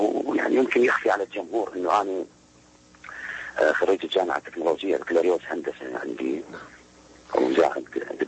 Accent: Iraq; ويمكن هذا يشرفني يعني كعراقي يشرف العراقيين يعني

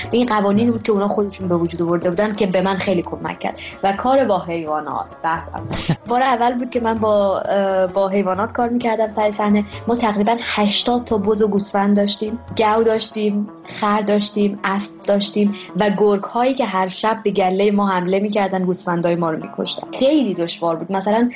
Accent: Afghanistan; امسال 15 سال شده که من افغانستان زندگی می‌کنم و یک شناخت بسیار خوبی دارم از افغانستان

